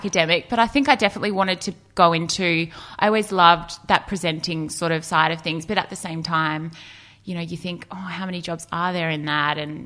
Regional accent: Melbourne, Victoria, Australia; I grew up in Melbourne, eastern suburbs of Melbourne

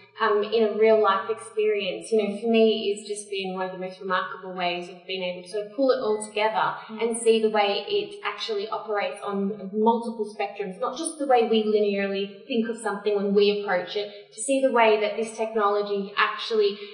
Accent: Australia; being Australian

